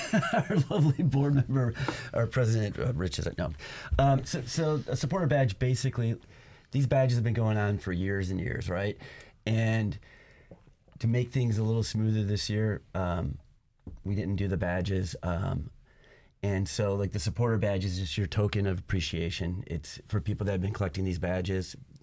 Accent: Flint, Michigan, United States; now in Alaska, United States; I'm from Michigan originally, but if you're in Flint, you're only as big as your community

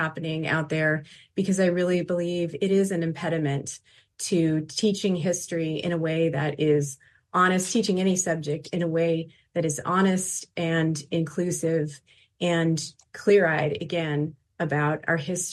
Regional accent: Alaska, United States; You know, I grew up in the Mat-Su. I'm a proud product of our Alaska public school system.

